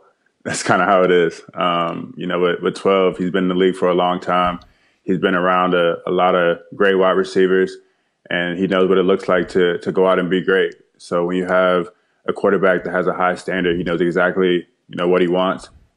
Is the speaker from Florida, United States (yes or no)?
yes; Florida, United States; I mean, obviously, like you just stated, I'm from Florida.